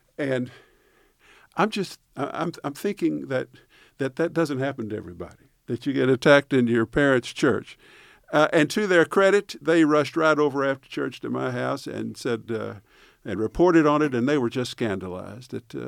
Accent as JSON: {"language": "English", "town": "Little Rock", "region": "Arkansas", "country": "United States", "tie": "born or raised there", "said": "I was a weird kid growing up in Southwest Little Rock to a conservative family that didn't take the Gazette, but they did take the afternoon Arkansas Democrat."}